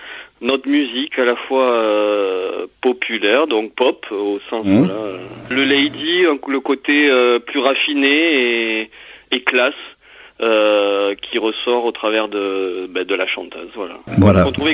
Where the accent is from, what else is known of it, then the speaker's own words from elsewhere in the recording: Montpellier, Occitanie, France; on est originaire de Montpellier, la région de Palavas, on connaît